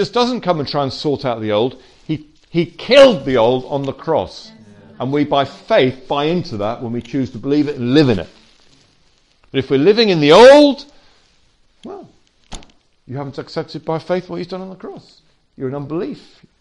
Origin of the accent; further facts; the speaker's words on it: England, United Kingdom; So we're rather bound up sometimes, aren't we, as English people?